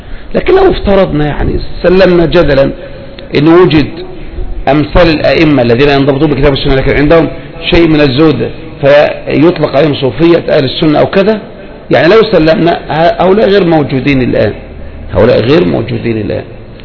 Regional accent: Egypt; now in Saudi Arabia; نحن في المملكة لدى النساء ذهب وهنا يقولون بعدم وجوب زكاة عليه، فنحن كمصريين أم ماذا نفعل؟

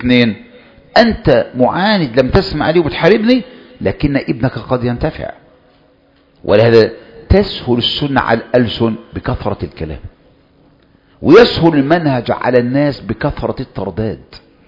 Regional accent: Egypt; وجبنا كل هذا عندنا في مصر، كل هذا في مصر عندنا

